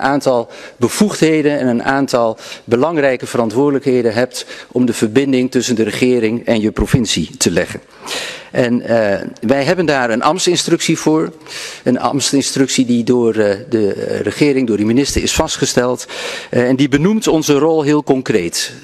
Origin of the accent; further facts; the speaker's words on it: Overijssel, Netherlands; We komen beide uit Twente, geboren en getogen.